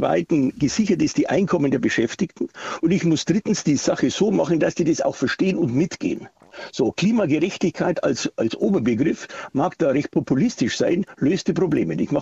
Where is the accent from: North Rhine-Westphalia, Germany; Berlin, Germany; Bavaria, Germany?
Bavaria, Germany; Selbst in meiner Heimatstadt, also wo ich meinen Wahlkreis habe, da habe ich immer die besten Ergebnisse, mit den besten Ergebnissen in Bayern gehabt